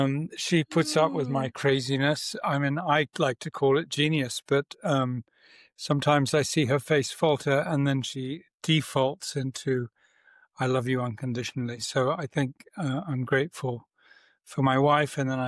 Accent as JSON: {"language": "English", "region": "England", "country": "United Kingdom", "tie": "born or raised there", "accent": "English", "said": "I was born in England, although I'm half Italian. And so I sound English"}